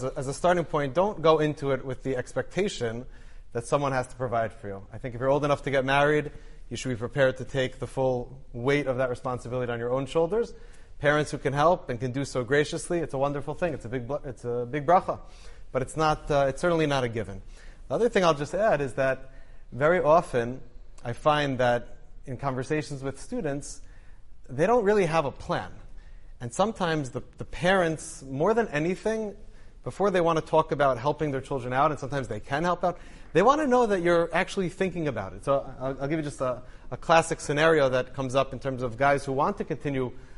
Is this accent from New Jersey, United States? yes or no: yes; Bergenfield, New Jersey, United States; I'm from Bergenfield, but we'll leave that for now.